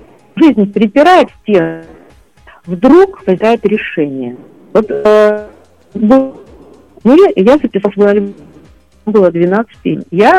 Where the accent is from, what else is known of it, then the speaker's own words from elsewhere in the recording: Zaporizhzhia, Zaporizhzhia Oblast, Ukraine; born there; Ну, я родилась в Украине, в городе Запорожье.